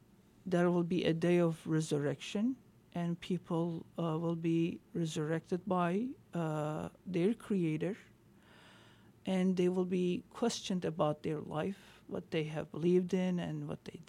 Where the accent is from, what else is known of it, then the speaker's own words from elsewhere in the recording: Istanbul, Turkey; born there; English is a second language; For instance, I was born in Istanbul.